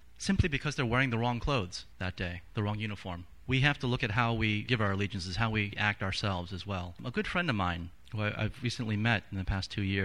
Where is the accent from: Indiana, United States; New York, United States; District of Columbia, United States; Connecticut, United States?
District of Columbia, United States; Washington; I was brought up in Washington, D.C. in the suburbs.